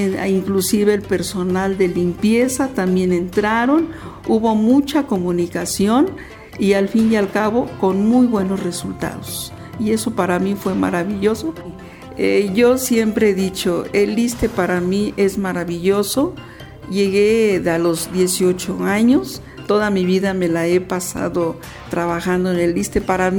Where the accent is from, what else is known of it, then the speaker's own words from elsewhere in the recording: Mexico; Soy mexicana y encantada de estar en este México bello, hermoso.